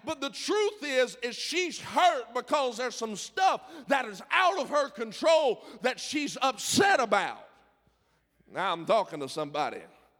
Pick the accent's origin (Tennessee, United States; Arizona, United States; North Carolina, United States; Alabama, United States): Tennessee, United States; Now, I'm from Tennessee and we didn't do that.